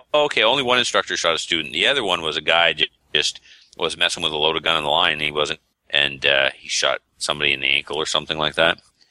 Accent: Canada; They hardly made fun of me at all for being Canadian, unlike Chaz.

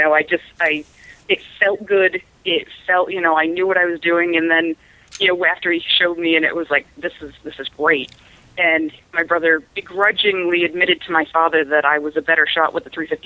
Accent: Maine, United States; Well, I was raised here in Maine. I actually live about 10 minutes from where I grew up.

